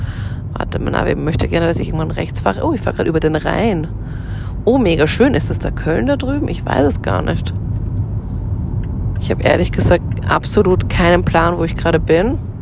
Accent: Linz, Upper Austria, Austria; meine Heimatstadt Linz. Ich mag Linz total gerne. Das ist in Oberösterreich und da bin ich immer aufgewachsen, zur Schule gegangen, habe da auch mein Abitur gemacht, also meine Matura

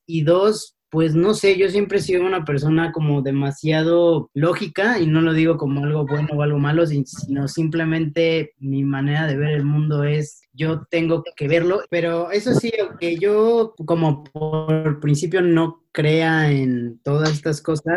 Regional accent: Aguascalientes, Mexico; Yo crecí en Aguascalientes.

